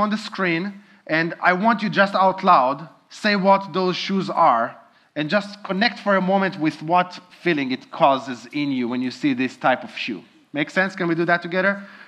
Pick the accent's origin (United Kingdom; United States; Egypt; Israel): Israel; As you know, I'm originally from Israel and got to travel to some really ancient markets.